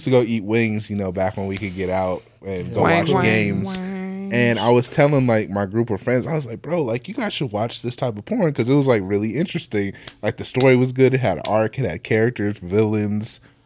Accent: California, United States; I guess because we grew up in California, like, porn was just porn.

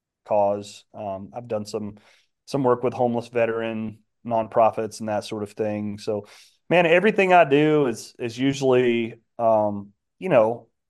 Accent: Alabama, United States; But just growing up in Alabama, we have tornadoes like all the time, every year.

